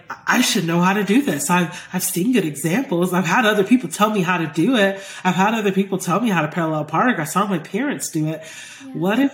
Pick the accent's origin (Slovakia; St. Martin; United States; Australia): United States; Georgia; I grew up in Georgia, and I would go downtown and I would have to parallel park.